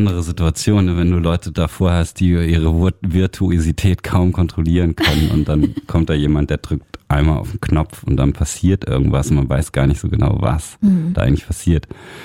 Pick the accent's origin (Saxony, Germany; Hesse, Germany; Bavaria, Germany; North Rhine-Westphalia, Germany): Hesse, Germany; also born or lived in Hamburg / Paris / Berlin; Ich bin aufgewachsen in Nordhessen, das nennt man auch Hessisch-Sibirien. Im Volksmund. Und dann bin ich nach Hamburg gezogen und von Hamburg bin ich nach Paris gezogen und von Paris bin ich nach Berlin gezogen.